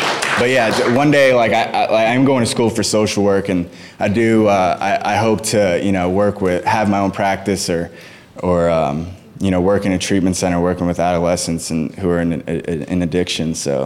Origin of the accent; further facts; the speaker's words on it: McLean, Virginia, United States; But you know, I would have never gone from growing up in McLean and playing sports and doing all the things that I was to injecting heroin.